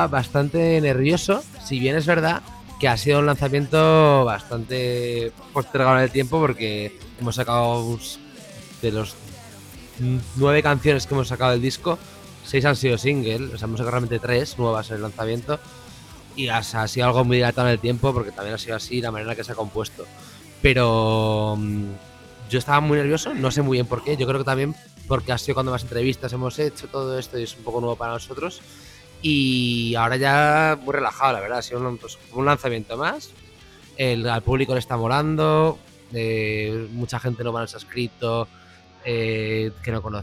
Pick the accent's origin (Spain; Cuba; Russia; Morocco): Spain; Madrid, Community of Madrid; Yo soy de Madrid de toda la vida, mi madre, mis padres lo son, mis abuelos lo son, o sea, yo soy gato de verdad.